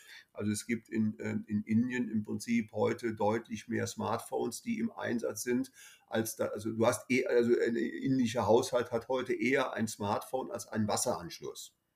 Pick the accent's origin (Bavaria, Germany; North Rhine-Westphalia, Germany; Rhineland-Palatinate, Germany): North Rhine-Westphalia, Germany; Bonn; wir haben hier in Bonn kann ich das als Bonner mit Sicherheit sagen.